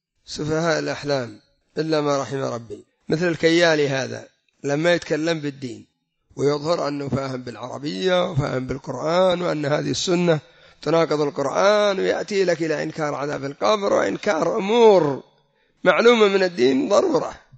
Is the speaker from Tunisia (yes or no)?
no; Yemen; أما عندنا في اليمن حدث ولا حرج، المهدوية هذه صارت السلعة